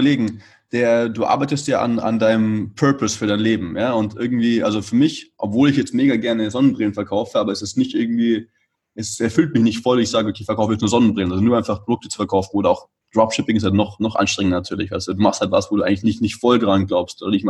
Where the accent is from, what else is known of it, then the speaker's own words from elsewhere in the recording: Munich, Bavaria, Germany; now in Barcelona, Spain; ich komme aus München und war eben gerade in München wegen Quarantäne. Wohne aber eigentlich in Barcelona. Also für mich wohne ich jetzt schon seit 12 Jahren nicht mehr in Deutschland